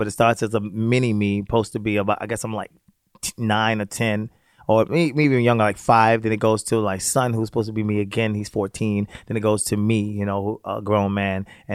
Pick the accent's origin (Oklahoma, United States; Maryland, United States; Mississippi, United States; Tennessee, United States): Maryland, United States; Baltimore; also born or lived in Virginia; I grew up in Baltimore, the projects of Baltimore City.